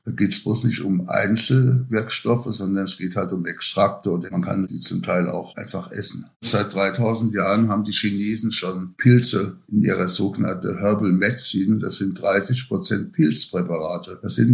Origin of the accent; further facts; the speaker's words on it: Rhineland-Palatinate, Germany; Ich bin aber eigentlich schon als kleiner Junge im Pfälzer Wald rumgelaufen mit meiner Oma, mit unseren Nachbarn.